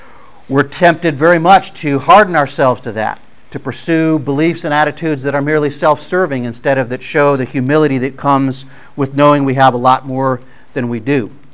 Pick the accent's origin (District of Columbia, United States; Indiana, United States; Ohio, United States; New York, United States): Ohio, United States; Toledo; When I was a kid growing up in Toledo, my dad worked at a steel mill up in Toledo